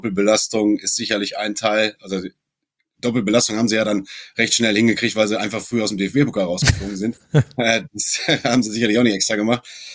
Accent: Dortmund, North Rhine-Westphalia, Germany; damals als gebürtiger Dortmunder guckt man ja auch immer ein bisschen auf den BVB.

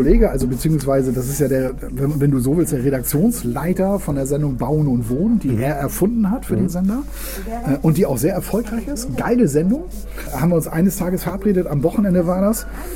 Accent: Northern Germany, Germany; als Norddeutscher, der jetzt hier neu ist

